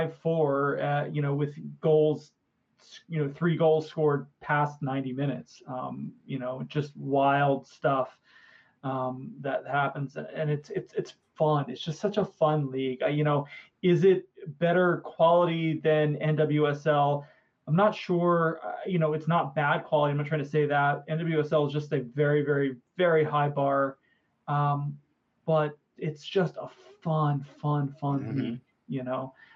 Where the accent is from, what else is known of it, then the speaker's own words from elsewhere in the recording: Florida, United States; Look, I grew up in Central Florida. It is my God-given right to hate Miami.